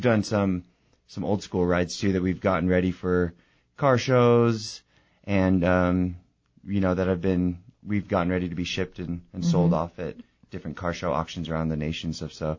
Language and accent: English; Seattle, Washington, United States; now in Prescott, United States; No, I'm actually from Seattle.